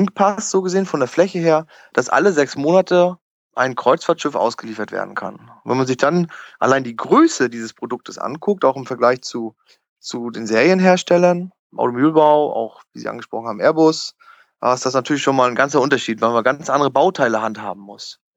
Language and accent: German; Rostock, Mecklenburg-Vorpommern, Germany; born there; also ich bin geborener Rostocker, komme von der schönen Ostsee, bin 84er Baujahr. Ich habe auch in Rostock studiert